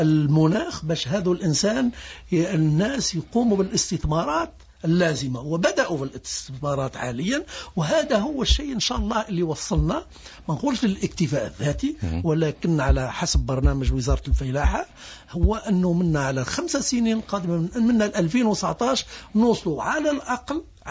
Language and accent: Arabic; Algeria; المعضلة الكبيرة عندنا في الجزائر هو إنتاج العلف قط.